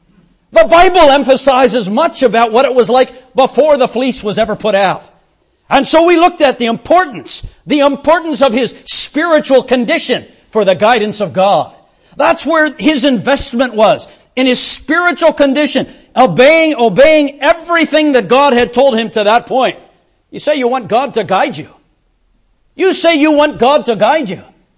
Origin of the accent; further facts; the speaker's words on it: Arizona, United States; Well, I'm from Arizona. I can tell you that there isn't.